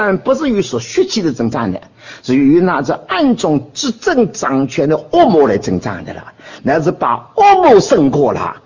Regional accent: China; 按照我们中国人来说呢。

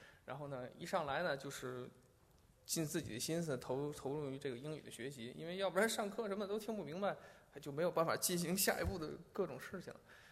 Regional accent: Tianjin, China; 我是天津人，然后因为出生在大城市嘛，然后从小也接受的这个传统这种无神论教育，

